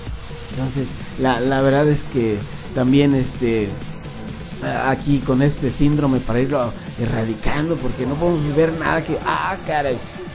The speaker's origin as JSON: {"language": "Spanish", "country": "Mexico", "said": "Acordémonos que estamos en México y ya sabemos que como buenos mexicanos"}